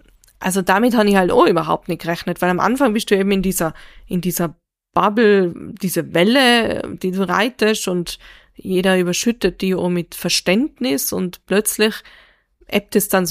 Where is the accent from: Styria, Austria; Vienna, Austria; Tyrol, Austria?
Tyrol, Austria; Reutte; auch von eben Menschen in Reutte, in meinem Heimatort, die sie kannten, die mich kannten, so